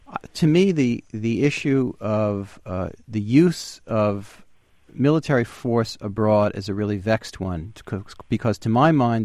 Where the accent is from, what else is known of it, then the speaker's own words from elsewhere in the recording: New York, United States; As a New Yorker, I have to dissent on this.